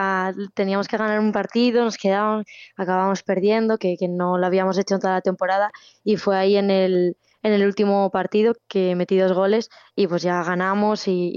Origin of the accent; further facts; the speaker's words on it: Oviedo, Asturias, Spain; Sí, yo soy de aquí de Oviedo, de las afueras de Oviedo, y acabé en Avilés.